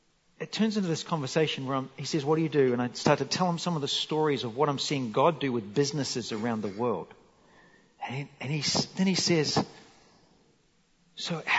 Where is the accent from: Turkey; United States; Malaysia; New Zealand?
New Zealand; So I'm from New Zealand